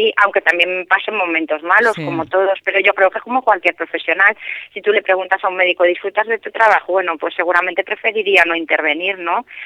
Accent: Madrid, Community of Madrid, Spain; Un hotel que yo como madrileña veía desde la calle así de lejos, ¿no?

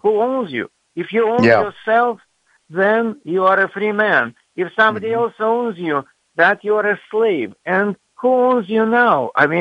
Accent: Russia; English is a second language; I have a pretty bizarre background. I was raised in the Soviet Union and royally brainwashed there And I went to the Moscow State University

